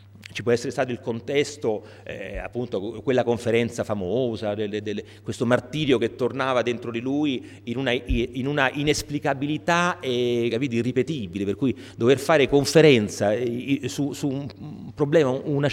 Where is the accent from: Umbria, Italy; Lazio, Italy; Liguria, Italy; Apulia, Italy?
Lazio, Italy; Rome; io sono romano, non ho il dialetto milanese